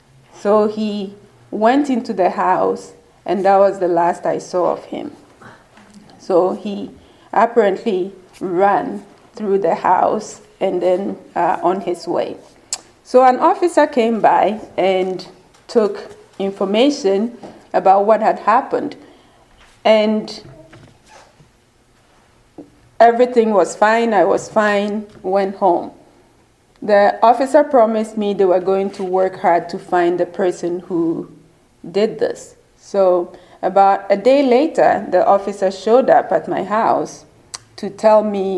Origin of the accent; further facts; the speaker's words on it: Ghana; So I come from Ghana in West Africa, and so just so you, I'm sure you realize I speak with a different accent.